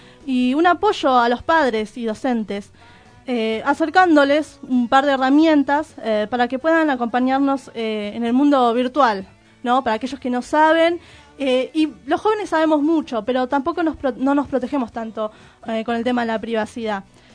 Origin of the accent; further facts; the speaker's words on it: Argentina; Es desde México hasta acá, que somos los últimos, Argentina, ¿no?